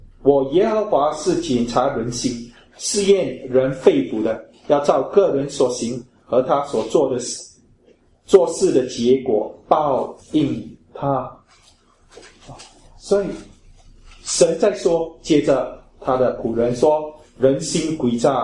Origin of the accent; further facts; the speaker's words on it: Singapore; 我们是新加坡的公民，在这里我们守法，在外国我们也照样守法